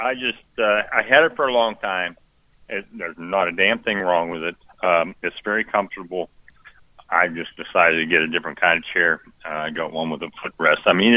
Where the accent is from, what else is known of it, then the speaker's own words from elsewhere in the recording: Latrobe, Pennsylvania, United States; because I'm from Latrobe.